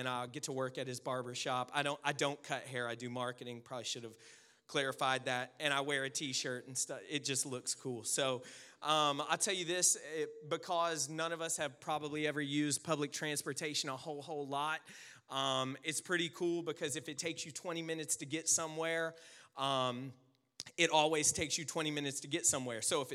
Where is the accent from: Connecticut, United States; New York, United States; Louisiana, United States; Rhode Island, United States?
Louisiana, United States; I'm from Louisiana, now I've seen more snow than all of you guys put together.